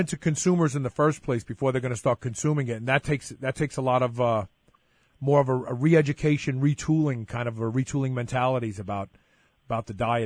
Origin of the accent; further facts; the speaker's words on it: Brooklyn, New York, United States; But I grew up I grew up in Bed-Stuy, Brooklyn. And, you know, I grew up in a three-room apartment.